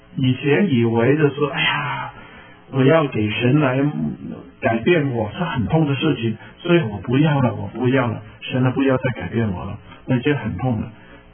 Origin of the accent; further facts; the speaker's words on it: Hong Kong; Chinese is a second language; 有一种的男子啊，我们香港人叫的烧鸡